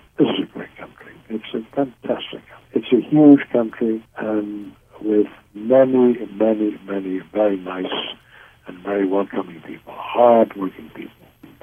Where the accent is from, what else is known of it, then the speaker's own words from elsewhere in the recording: Germany; now in United States; as a boy growing up in Germany, I read a lot about the American West